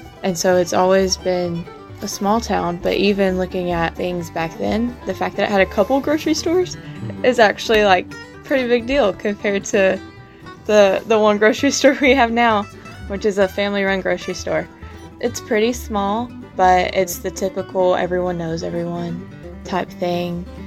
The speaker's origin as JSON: {"language": "English", "town": "Kearns", "region": "Texas", "country": "United States", "said": "I am from Kearns, Texas. Population 1,500."}